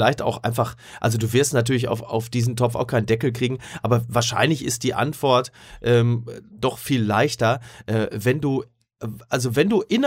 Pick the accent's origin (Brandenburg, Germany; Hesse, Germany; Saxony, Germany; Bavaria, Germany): Hesse, Germany; Kassel; Und ich komme aus Kassel-Brauxel